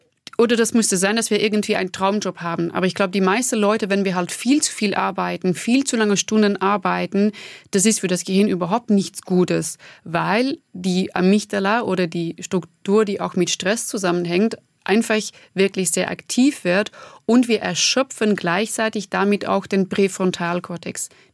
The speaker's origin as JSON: {"language": "German", "region": "Flanders", "country": "Belgium", "accent": "Flemish", "first_language": "Flemish", "second_language": "German", "lives_now": "Germany", "said": "Vor allem, also zuerst Flämisch ist meine Muttersprache. Das ist auch ein Dialekt, was ich spreche. Da bin ich auch wirklich sehr stolz drauf."}